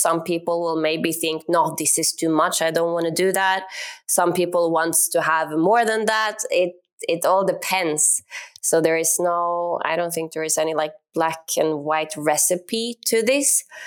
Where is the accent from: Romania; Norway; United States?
Norway; Like, I'm from Norway